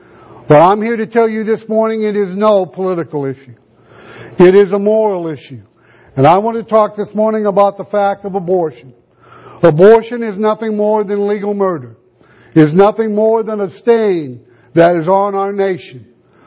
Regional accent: United States; We have been very greatly blessed being an American, living in a country where we can worship in this capacity

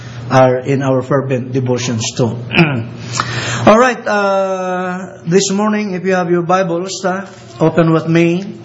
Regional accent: Philippines; first language Ilocano; English is a second language; My outline is in English, but our national language is Tagalog. My native language is Ilocano, and the native language of the place is Ibanag

